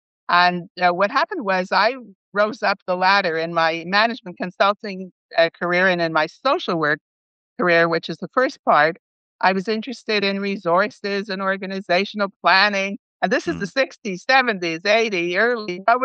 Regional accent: Montreal, Quebec, Canada; now in Toronto, Canada; So I'm a Canadian. I come from Montreal and living today in Toronto.

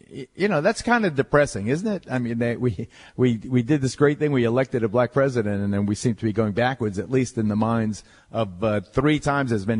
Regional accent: West Babylon, New York, United States; So my friend Vic Furio, my oldest friend, he went to West Islip. I was from West Babylon High School, but we worked together on the Highway Department, Town of Babylon Highway Department.

